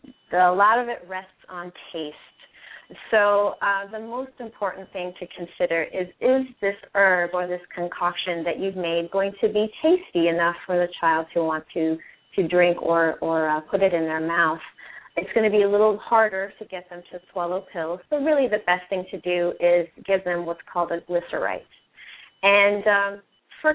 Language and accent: English; Colorado, United States; It's interesting because, you know, I'm originally from Colorado, and during my breaks from school, I would go home and visit.